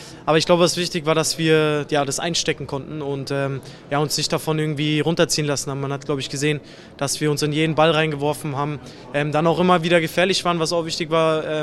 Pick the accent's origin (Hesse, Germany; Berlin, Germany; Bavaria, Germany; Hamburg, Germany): Hesse, Germany; Friedberg; Also ich bin ja auch aus der Region. Ich komme aus Friedberg, ist nicht ganz so weit von Frankfurt entfernt.